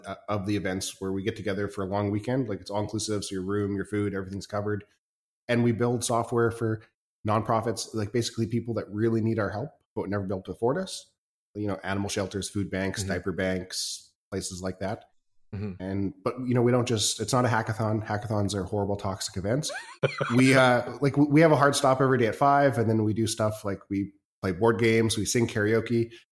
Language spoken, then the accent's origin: English; Canada; also born or lived in China; I'm Canadian. I've lived in China a couple times.